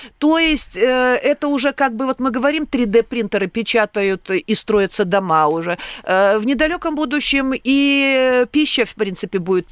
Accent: Belarus; И мне было приятно, что я из Беларуси

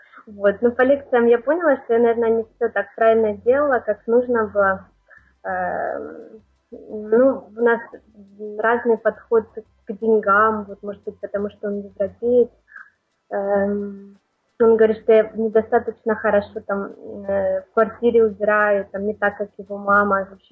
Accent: Ukraine; now in France; Я родом из Украины, сейчас живу во Франции.

